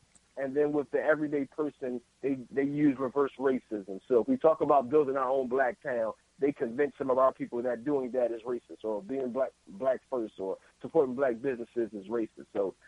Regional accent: Philadelphia, Pennsylvania, United States; and I'm from Philly

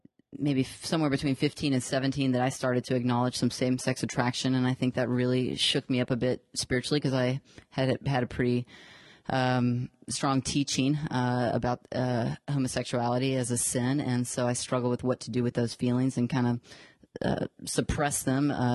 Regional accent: Houston, Texas, United States; born or raised there

